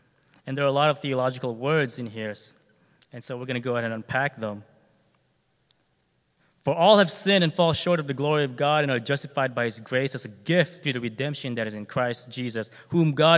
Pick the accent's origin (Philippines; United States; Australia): Philippines; I'm Filipino